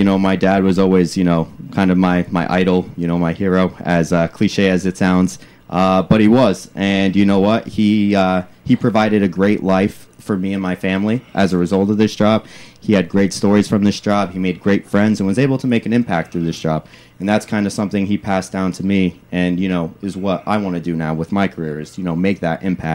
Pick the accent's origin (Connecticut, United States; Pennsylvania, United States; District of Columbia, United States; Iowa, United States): Connecticut, United States; North Branford; Just a, small, quiet little town, you know, right outside, New Haven. So I at least got to, you know, come down to New Haven when I was younger. But grew up in North Brantford, loved it.